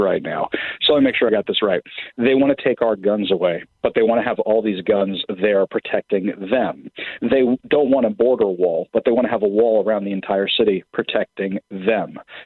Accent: New York, United States; now in Seattle, United States; because I'm from New York originally.

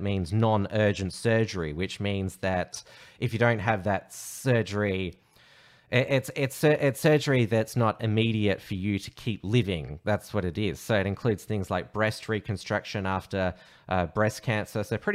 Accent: Victoria, Australia; 47 people in intensive care units nationwide because of the coronavirus in my home state of Victoria.

